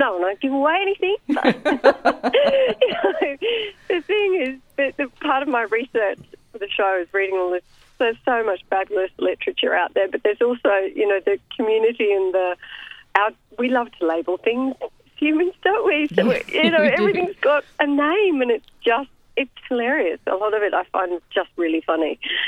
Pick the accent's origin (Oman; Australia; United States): Australia; Brisbane, Queensland; actually after Melbourne I bring it to the Brisbane Festival in my hometown, which I'm so excited about.